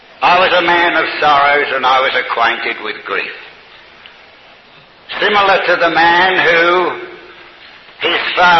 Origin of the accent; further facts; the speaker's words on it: Bunbury, Western Australia, Australia; I'm from Bunbury, Western Australia. I travelled from Bunbury, Western Australia, on the west coast to the east coast in 1947